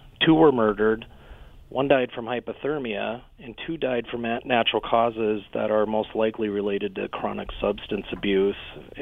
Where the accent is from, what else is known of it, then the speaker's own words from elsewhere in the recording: Rapid City, South Dakota, United States; I was born and raised in Rapid City